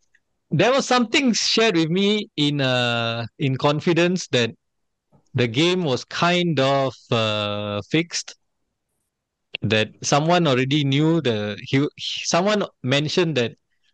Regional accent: Singapore; I'm coming from Singapore, so I'm completely in this, caught up in all this fever, Malaysia Cup fever

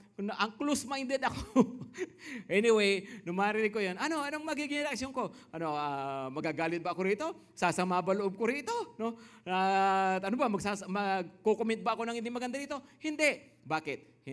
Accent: Ilocos Region, Philippines; ang home church ko sa Pangasinan. No? So, ako ay taga Pangasinan.

